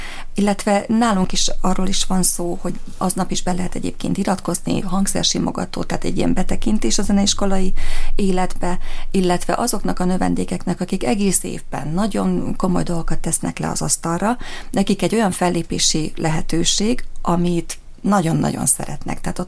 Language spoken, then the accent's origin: Hungarian; Geszt, Békés, Hungary; egyébként én gesztei vagyok, és egy utcában nőttünk fel Novák Irinnel